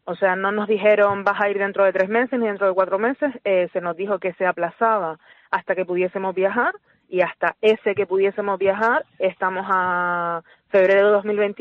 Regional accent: Canary Islands, Spain; mi hija somos canarias, vivimos en Canarias

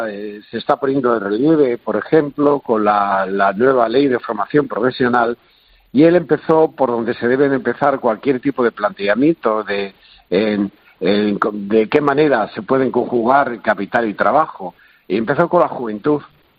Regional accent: Madrid, Community of Madrid, Spain; Para mí, como madrileño que soy, nacido en el barrio de Lavapiés y presidente, como bien ha dicho, de la Federación de Cooperativas y de la Economía Social de Madrid

